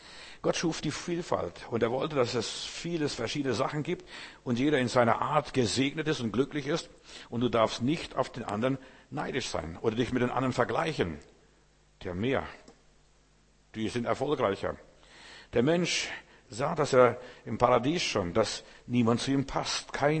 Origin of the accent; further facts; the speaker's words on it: Russia; German is a second language; now in Germany; Wir haben in unserem Lesebuch drüben in Russland, wo ich herkomme, ein schönes Bild gehabt